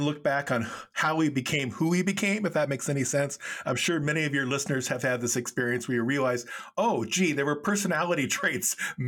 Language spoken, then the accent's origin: English; East Los Angeles, California, United States; I grew up in East LA, and I just basically would ride as far as I could, you know, in a 2 or 3 hour radius.